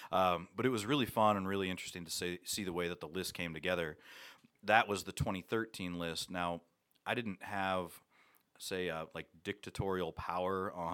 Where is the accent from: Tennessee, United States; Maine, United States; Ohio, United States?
Ohio, United States; I'm not from Texas. I grew up in Ohio, went to school in New Orleans, and moved to Texas to be an architect.